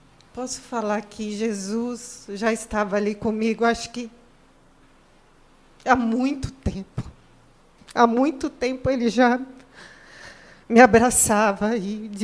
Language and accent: Portuguese; São Paulo, Brazil; Era uma casa de andar em São Paulo. Sou paulistana.